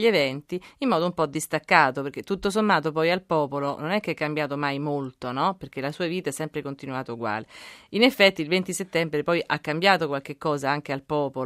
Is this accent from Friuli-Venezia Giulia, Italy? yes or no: no; Rome, Lazio, Italy; lo posso dire perché essendo romana non tolgo niente a nessuno, quindi mi metto nel calderone dei romani.